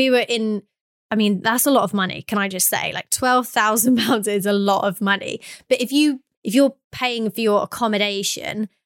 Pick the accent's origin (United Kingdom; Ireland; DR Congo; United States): United Kingdom; England; we're from England.